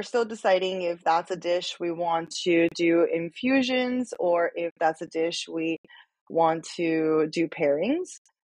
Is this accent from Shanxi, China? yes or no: no; Chengdu, Sichuan, China; now in United States; when I started traveling in China after growing up in Chengdu, I was like, oh, wow, this is a really unique, special place